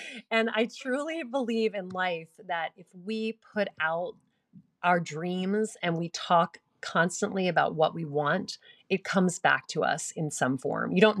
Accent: Louisiana, United States; now in New York City, United States; Well, I grew up in Louisiana, which is such a great way to grow up as a child. I mean, it's warm, you know, pretty much the entire year.

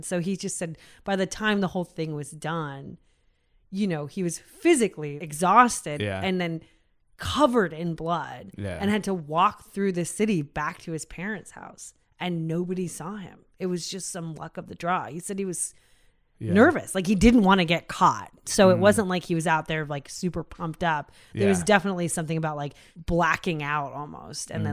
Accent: United States; Well, we're American.

